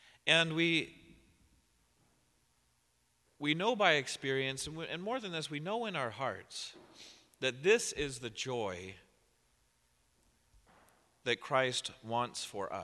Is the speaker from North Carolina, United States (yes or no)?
no; Colorado, United States; We grew up in Colorado, and without much money, not destitute